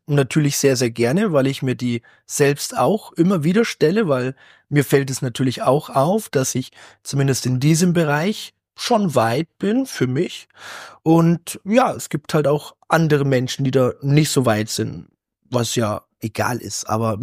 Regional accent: Bavaria, Germany; bin als Naturbursche aufgewachsen in Bayern, in einem Dörfchen, mehrere Dörfchen

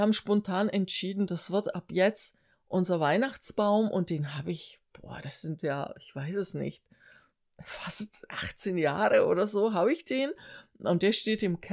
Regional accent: Czechia; German is a second language; Als Tschechin finde ich das natürlich ganz niedlich

